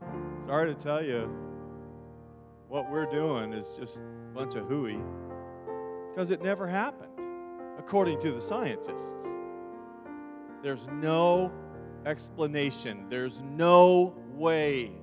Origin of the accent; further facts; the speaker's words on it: Dallas, Texas, United States; I was born and raised in Dallas